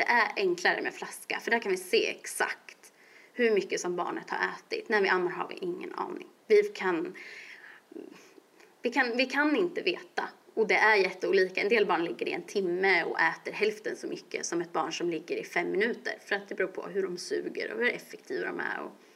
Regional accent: Örebro, Örebro County, Sweden; Jag är ju från Örebro

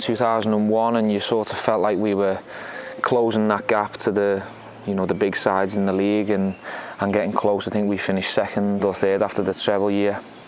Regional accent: Liverpool, North West England, United Kingdom; You know, the connection I've got with Liverpool, my hometown club.

